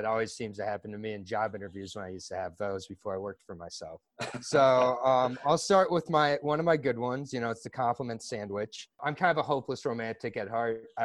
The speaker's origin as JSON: {"language": "English", "region": "Michigan", "country": "United States", "tie": "born or raised there", "said": "Must be a Midwestern classic. I grew up"}